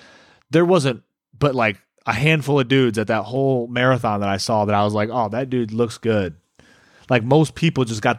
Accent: Michigan, United States; Like, listen, we're from Michigan. No one is out being like, hey, brother, let's get together and run.

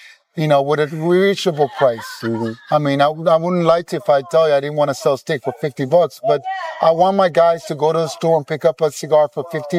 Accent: Miami, Florida, United States; I grew up in Miami in my late teens, early 90s.

